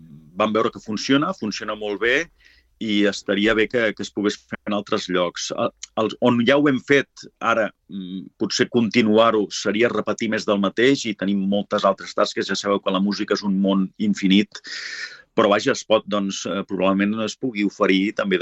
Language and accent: Catalan; Catalonia, Spain; com bé, humils músics d'aquí, de Catalunya.